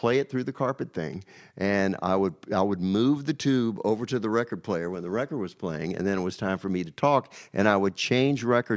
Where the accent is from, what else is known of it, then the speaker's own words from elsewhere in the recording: Danville, Virginia, United States; Danville, Virginia.